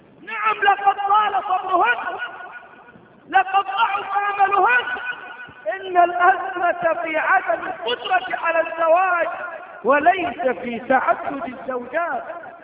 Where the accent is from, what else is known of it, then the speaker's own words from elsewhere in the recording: Egypt; ليس عندنا في مصر دولة نايمة أصل النمية